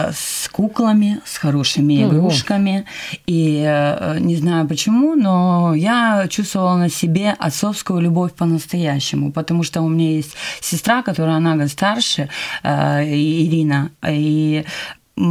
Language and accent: Russian; Vladivostok, Primorsky Krai, Russia; мне 39 лет. Я рождена была в городе Владивосток, я с Дальнего Востока.